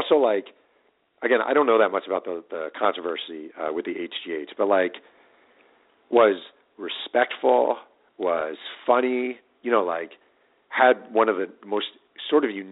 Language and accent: English; New York, United States; I mean, I use Corbett because I grew up in New York and I watch the Jets a lot.